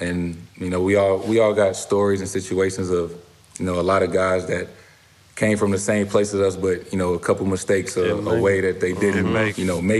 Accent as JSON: {"language": "English", "town": "St. Louis", "region": "Missouri", "country": "United States", "tie": "born or raised there", "said": "my biggest fear all the time was just growing up in St. Louis, just being at the wrong place in the wrong time."}